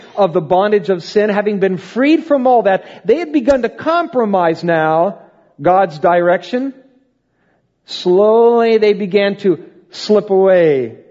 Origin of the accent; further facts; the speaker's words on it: Iowa, United States; Now, if you're a farmer, and I'm from Iowa, I know why that's good counsel just in farming.